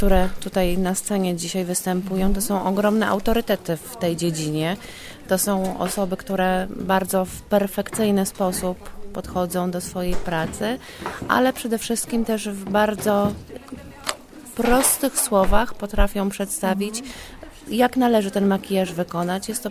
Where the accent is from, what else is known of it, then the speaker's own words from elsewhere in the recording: Wołomin, Masovian Voivodeship, Poland; Okolice Wołomina.